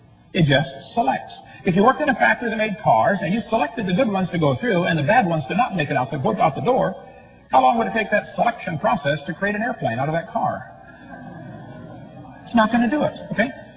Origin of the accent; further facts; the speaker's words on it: Illinois, United States; I only got a few minutes left here, but I grew up in Illinois, corn country.